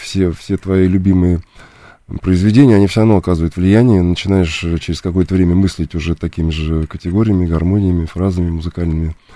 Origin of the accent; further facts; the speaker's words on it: Lyubertsy, Moscow Oblast, Russia; Да, конечно, я там провел все свое детство и юность.